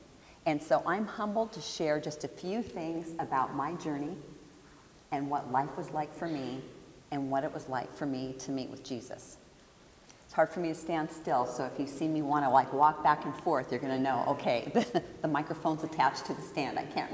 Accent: Arizona, United States; because part of my life I grew up in Arizona, when she remarried, that's where we went.

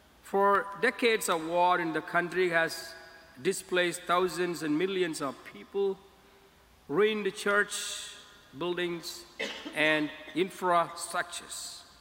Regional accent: India; English is a second language; now in New York, United States; from India, and currently I'm serving in the Archdiocese of New York

